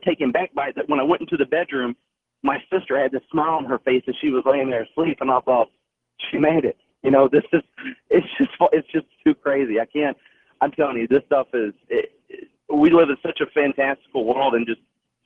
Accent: Blue Ridge, Georgia, United States; I'm originally from Blue Ridge, Georgia, small town, North Georgia.

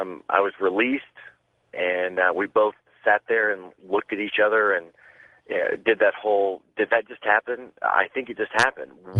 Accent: Oklahoma City, Oklahoma, United States; from Oklahoma City.

